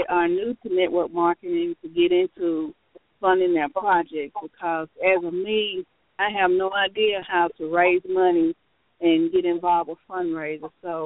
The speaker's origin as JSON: {"language": "English", "town": "Nashville", "region": "Tennessee", "country": "United States", "said": "I am from Nashville, Tennessee"}